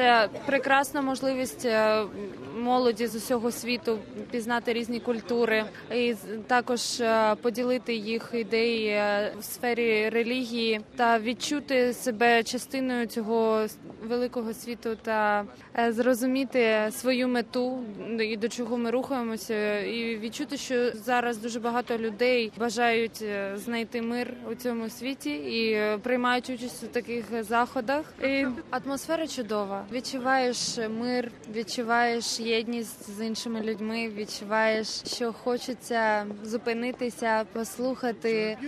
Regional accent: Mykolaiv, Mykolaiv Oblast, Ukraine; я з Миколаєва, з України.

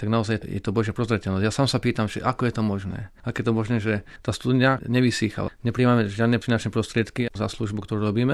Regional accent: Čadca, Žilina Region, Slovakia; pochádzam zo Slovenska, z Čadce

